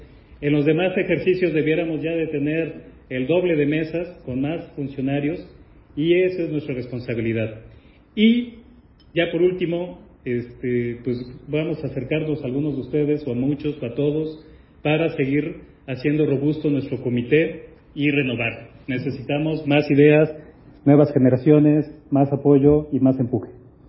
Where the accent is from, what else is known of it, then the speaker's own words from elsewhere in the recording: Puebla, Mexico; now in Chihuahua, Mexico; Yo no soy de Chihuahua, soy de Puebla. En Puebla no existe una comunidad como esta.